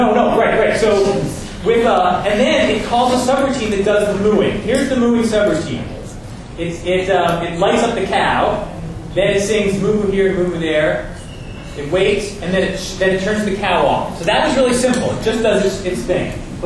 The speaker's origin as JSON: {"language": "English", "country": "Norway", "said": "I am here from Norway."}